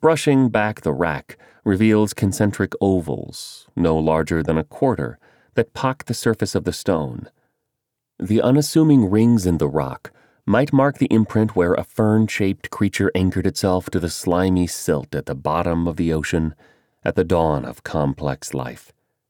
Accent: Boston, Massachusetts, United States; I'm from Boston.

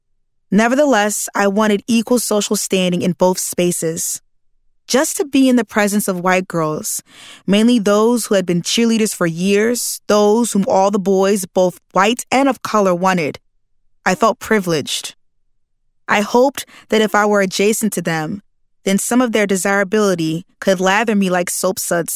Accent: New Jersey, United States; I grew up in Atlantic County, New Jersey, just 20 minutes from Atlantic City

